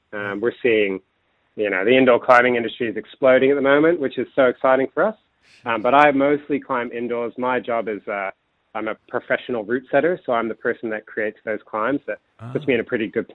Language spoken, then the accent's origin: English; United States; accent: American; now in Australia; I've been here for a while. I just can't get rid of my American accent, unfortunately.